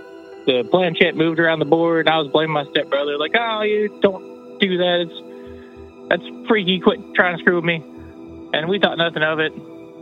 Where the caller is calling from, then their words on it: Jacksonville, Florida, United States; from Jacksonville, Florida.